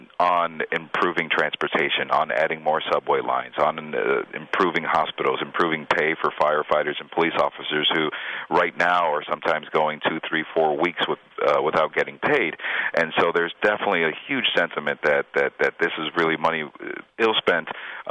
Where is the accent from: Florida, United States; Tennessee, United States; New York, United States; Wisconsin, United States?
Florida, United States; Miami; now in Rio de Janeiro, Brazil; I'm from Miami, and quite frankly, South Beach has got nothing on the beaches down here in Rio.